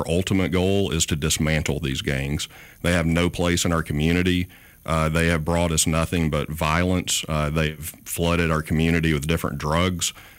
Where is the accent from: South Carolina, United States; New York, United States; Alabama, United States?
Alabama, United States; Athens; now in Mobile, United States; I didn't grow up in Mobile. I grew up outside of Athens, Alabama, in a cow pasture